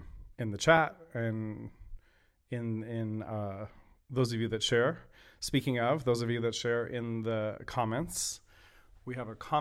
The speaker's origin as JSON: {"language": "English", "town": "Burbank", "region": "California", "country": "United States", "tie": "born or raised there", "said": "I really enjoyed growing up where I grew up in Burbank"}